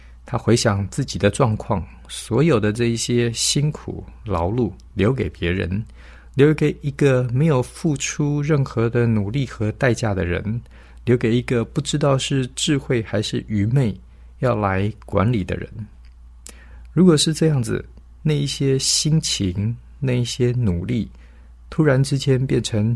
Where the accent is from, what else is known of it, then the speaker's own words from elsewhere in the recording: China; 我们中国人讲富不过三代，也是同样的道理。